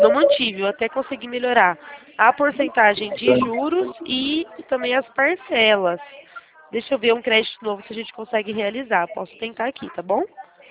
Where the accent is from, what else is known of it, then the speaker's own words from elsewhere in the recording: Campinas, São Paulo, Brazil; eu sou de Campinas, interior de São Paulo